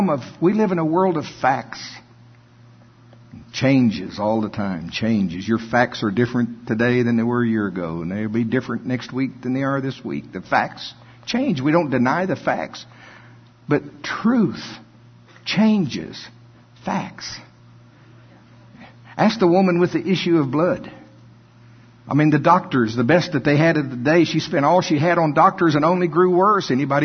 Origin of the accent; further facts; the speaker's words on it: United States; Because I'm from Pottawatomie County.